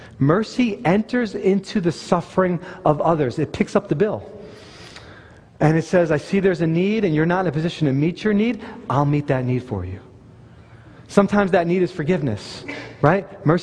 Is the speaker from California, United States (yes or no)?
no; New York, United States; I'm a New Yorker. I don't have to tell you.